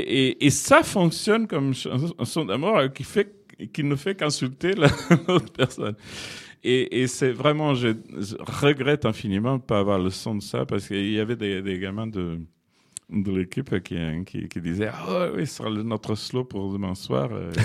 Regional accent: Portugal; Alors, évidemment, quand on est portugais, on a profité un peu plus, puisqu'il y avait un certain taux que les autres ne comprenaient pas.

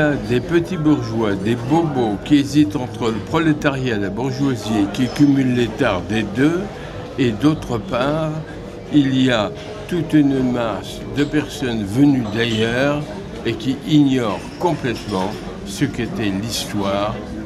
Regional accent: Paris, Île-de-France, France; Oui, je suis un vrai Parisien et j'aime beaucoup Paris.

